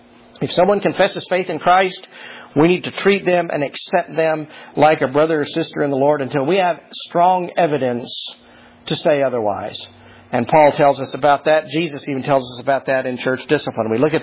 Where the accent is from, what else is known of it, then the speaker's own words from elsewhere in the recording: Texas, United States; sixth-generation native Texan, right?